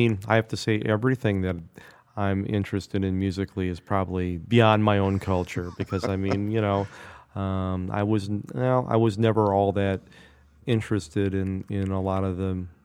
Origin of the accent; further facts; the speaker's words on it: Milwaukee, Wisconsin, United States; also born or lived in New York; We actually moved to upstate New York for a few years and then moved to Milwaukee when I was about 8, I think.